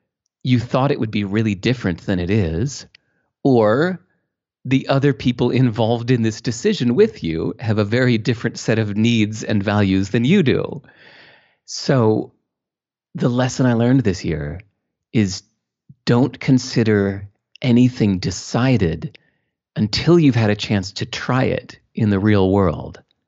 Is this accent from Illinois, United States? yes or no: yes; Hinsdale, Illinois, United States; also born or lived in Santa Monica, California; I grew up in Hinsdale, Illinois, and even more, I was more entrenched in America when I was living on the beach in Santa Monica, California.